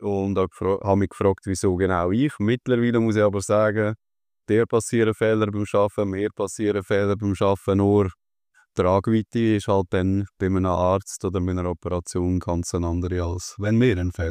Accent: Aarau, Aargau, Switzerland; now in Seetal, Switzerland; ich auch so ein bisschen aus dieser Region bin, ursprünglich aus der Region Aarau, dann aber jetzt im Seetal unterwegs bin

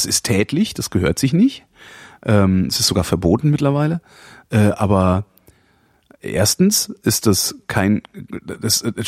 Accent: West Germany, Germany; Ich kann als Westdeutscher

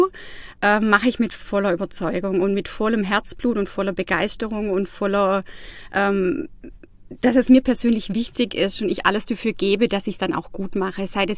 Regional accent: Baiersbronn, Baden-Württemberg, Germany; now in Freiburg, Germany; ich bin im Nordschwarzwald aufgewachsen, in Baiersbronn, habe da also meine Wurzeln, habe da auch noch meine Familie mehr oder weniger und bin da auch immer wieder gerne, muss ich sagen. Ich lebe jetzt seit 2 Jahren in Freiburg

